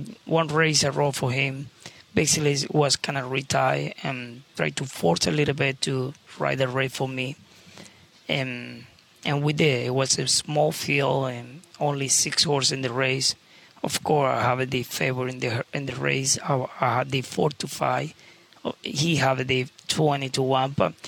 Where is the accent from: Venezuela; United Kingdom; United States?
Venezuela; I'm from Venezuela.